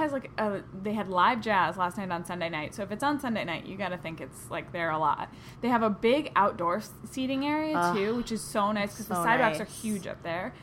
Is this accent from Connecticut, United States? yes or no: yes; Norwich, Connecticut, United States; I'm from near the casinos. It's Norwich, near Connecticut.